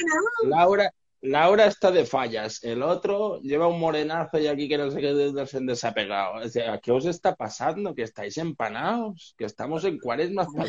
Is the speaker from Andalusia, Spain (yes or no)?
no; Girona, Catalonia, Spain; yo soy del Girona, que es mi ciudad.